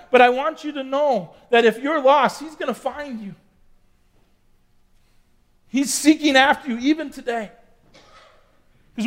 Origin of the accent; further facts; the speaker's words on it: Sioux County, United States; I mean, I grew up in Sioux County. I wanted to see the world, right?